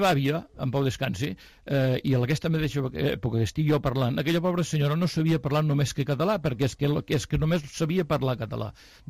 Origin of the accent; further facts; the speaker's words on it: Catalonia, Spain; Jo, per exemple, com a català, va arribar un moment, doncs, acabada la guerra, i tinc 60 i alguns anys, doncs que nosaltres a l'escola vam aprendre en castellà.